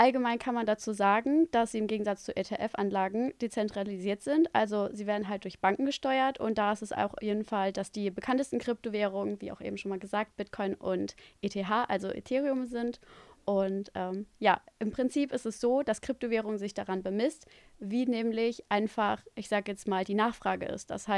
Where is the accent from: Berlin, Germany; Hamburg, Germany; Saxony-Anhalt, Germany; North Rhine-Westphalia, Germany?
North Rhine-Westphalia, Germany; ich bin aus der Nähe von Düsseldorf